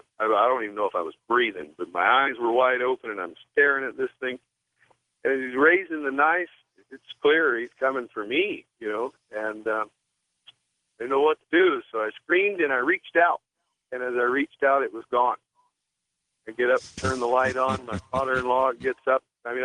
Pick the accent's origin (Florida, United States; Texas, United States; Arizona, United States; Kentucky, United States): Florida, United States; St. Augustine; I was in central Florida, south of my hometown of St. Augustine. And being from a native family there for many years, I'm a Menorcan, and we've kind of study our history and know who we all are